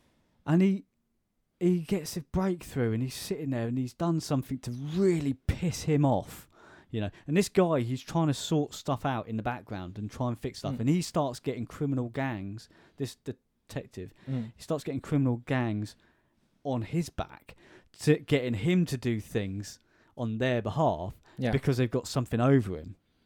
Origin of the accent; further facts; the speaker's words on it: United Kingdom; We're British, we don't shoot, sort of thing, right?